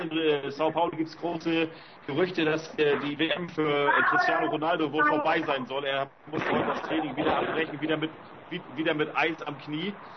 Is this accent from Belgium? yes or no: no; Germany; fragte mich, wo ich herkomme. Ich sage Deutschland